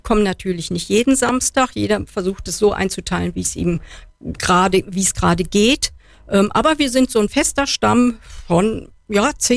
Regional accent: Dortmund, North Rhine-Westphalia, Germany; also born or lived in Frankfurt; Ich komme eigentlich aus Dortmund, also aus dem Ruhrpott, habe aber dann sehr lange im Frankfurter Raum gearbeitet.

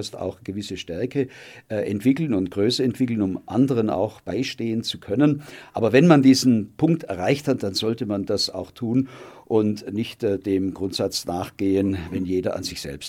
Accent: Ellwangen, Baden-Württemberg, Germany; auch in meiner Heimatstadt in Ellwangen.

